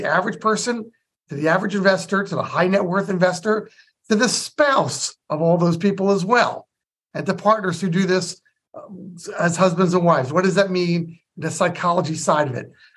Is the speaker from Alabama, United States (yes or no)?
no; West Orange, New Jersey, United States; I grew up in West Orange.